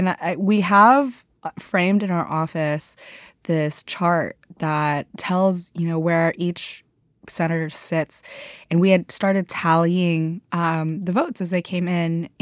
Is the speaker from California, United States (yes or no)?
yes; Corona, California, United States; I grew up in Corona, California. So Southern California.